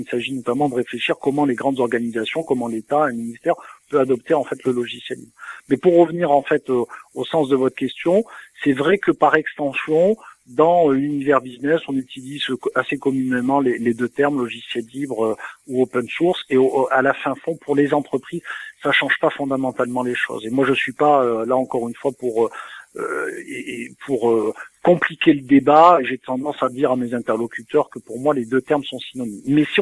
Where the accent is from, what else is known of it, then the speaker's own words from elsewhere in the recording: Toulon, Provence-Alpes-Côte d'Azur, France; born there; Moi, vous savez, je suis né à Toulon, ça s'entend peut-être avec mon accent, et je suis profondément attaché à mes racines provinciales